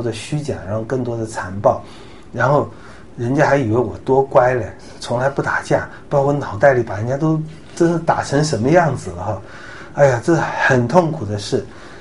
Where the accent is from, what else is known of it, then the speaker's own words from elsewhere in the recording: China; 我们也像我们中国人说的